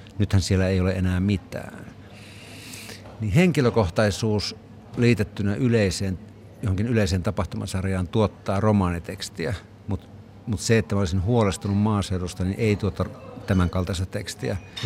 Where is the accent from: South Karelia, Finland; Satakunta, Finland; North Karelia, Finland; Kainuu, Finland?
Kainuu, Finland; että olen sieltä kotoisin